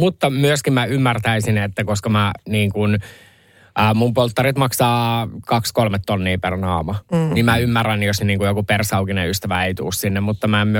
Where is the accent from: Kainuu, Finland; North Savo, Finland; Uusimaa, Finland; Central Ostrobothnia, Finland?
Uusimaa, Finland; Helsinki; mun kotikaupungissa Helsingissä